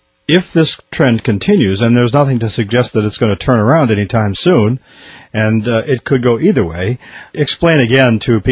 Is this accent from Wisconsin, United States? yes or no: yes; Wisconsin, United States; also born or lived in Minnesota; Well, I know that when I grew up in the Midwest, Wisconsin, Minnesota